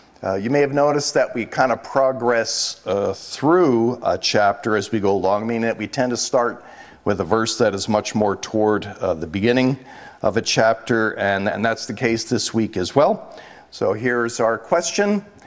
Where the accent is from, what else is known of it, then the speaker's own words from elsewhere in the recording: New Jersey, United States; I remember this time when I was growing up in New Jersey, and I went along with my dad.